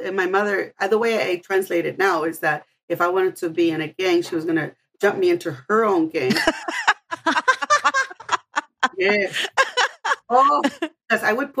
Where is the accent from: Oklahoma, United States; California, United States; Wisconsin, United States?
California, United States; Los Angeles; I was undocumented. I grew up in Pico Union and I grew up with 2 sisters, my mother, my stepfather